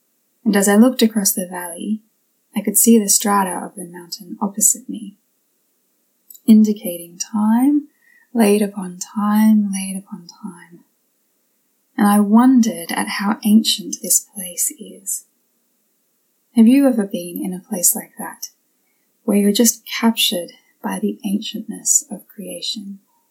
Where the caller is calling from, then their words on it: Sydney, New South Wales, Australia; also born or lived in Vancouver, Canada; I am joining you from Sydney, Australia. I was worshipping with Grandview in Vancouver until mid-2019